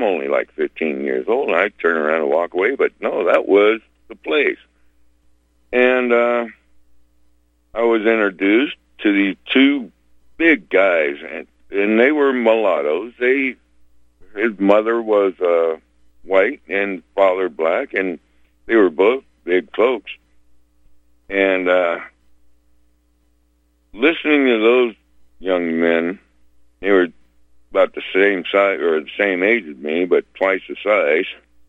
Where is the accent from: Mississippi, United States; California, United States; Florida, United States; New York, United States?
California, United States; I was raised up here in Northern California, a small town back in the 60s where it was nothing but the posse, which was similar to what the Ku Klux Klan was.